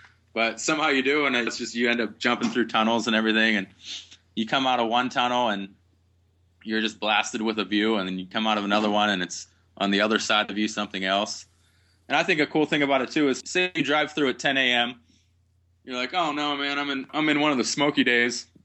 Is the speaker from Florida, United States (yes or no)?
no; Pennsylvania, United States; I grew up in Pennsylvania, and we had some very beautiful autumns there, but it was like a week, and then it's gone